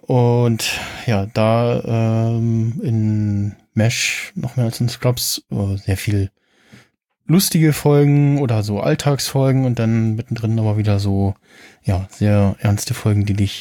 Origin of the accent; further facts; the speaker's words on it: East Germany, Germany; born there; Ich bin noch in der DDR geboren, ja, am 9. März.